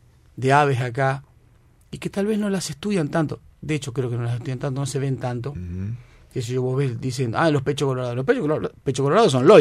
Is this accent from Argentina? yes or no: yes; Santa Fe, Argentina; yo que me crié en Santa Fe, que me encantaron los pájaros toda la vida